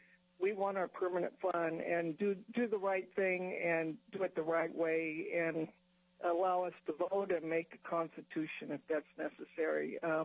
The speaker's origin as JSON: {"language": "English", "town": "Palmer", "region": "Alaska", "country": "United States", "said": "I'm from Palmer, Alaska, and I'm just a ordinary citizen"}